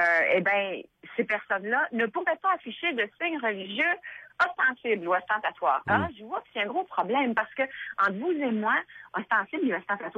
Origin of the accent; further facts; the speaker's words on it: Quebec, Canada; Vous et moi, on est Québécois, on a pas mal les mêmes valeurs